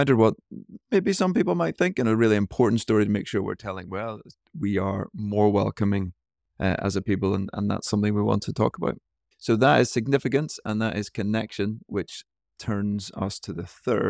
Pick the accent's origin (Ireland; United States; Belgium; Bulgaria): Ireland; as soon as I say I'm from Ireland, and nearly always say that I'm Irish when I'm traveling